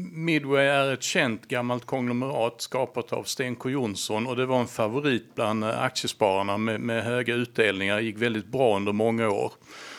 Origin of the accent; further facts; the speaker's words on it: Lund, Skåne, Sweden; Jag är från Lund, stämmer, som närheten av Malmö då.